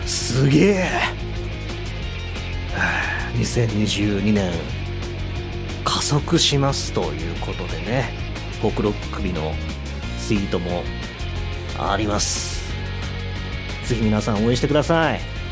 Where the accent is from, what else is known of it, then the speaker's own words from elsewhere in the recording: Nagasaki, Japan; 僕が長崎出身なんで、この曲のタイトルにねすごく惹かれてしまうんですよね